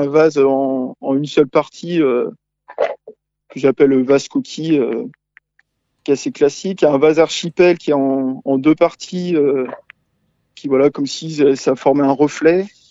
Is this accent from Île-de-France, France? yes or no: no; Brittany, France; moi je viens de Bretagne, donc j'ai connu le bord de mer, les tempêtes.